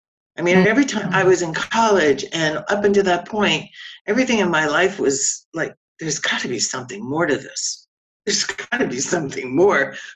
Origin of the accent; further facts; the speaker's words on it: New Jersey, United States; I was growing up in New Jersey in a white Protestant family, church going, blah, blah, blah.